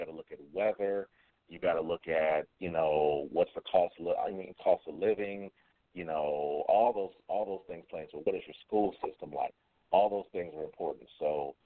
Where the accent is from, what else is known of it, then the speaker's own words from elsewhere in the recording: Ohio, United States; And I'm from Ohio, though. Can't be too much different.